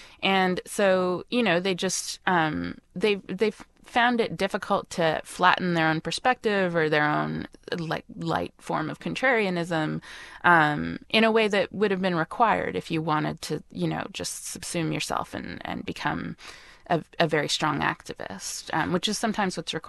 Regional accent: Canada; I'm actually Canadian

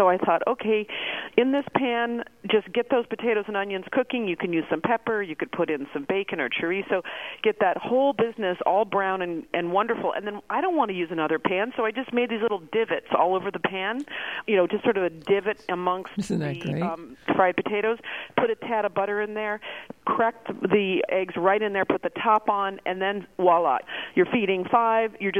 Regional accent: New York, United States; But then I discovered, being a New Yorker, that as they grew up, they really were taken by the allure of the streets

